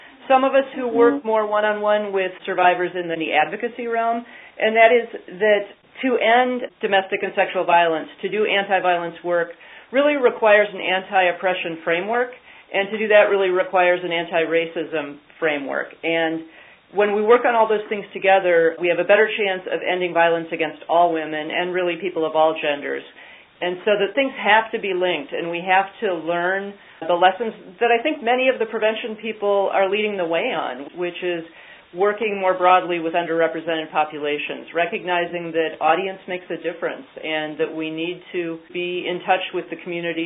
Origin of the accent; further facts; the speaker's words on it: Vermont, United States; I'm from Vermont. This is where I do my work.